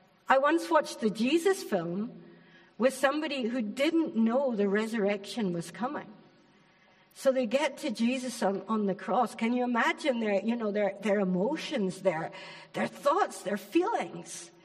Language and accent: English; Scotland, United Kingdom; Or you say wrath, but I'm still Scottish. I still say wrath, okay.